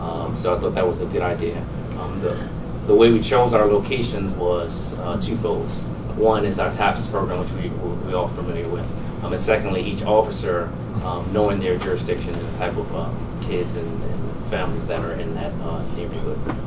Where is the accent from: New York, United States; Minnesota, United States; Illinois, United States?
New York, United States; New York City; I came born and raised in New York City. And in New York City then, they had play streets.